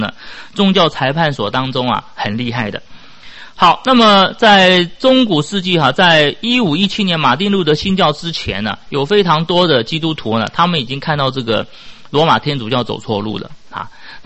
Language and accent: Chinese; Taiwan; 大家都还记得很小时候都是在台湾都是这样子嘛。